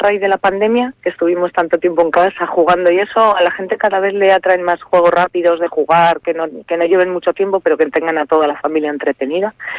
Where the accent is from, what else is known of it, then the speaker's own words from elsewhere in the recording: Spain; como buenos españoles que somos, solemos dejar muchas cosas para última hora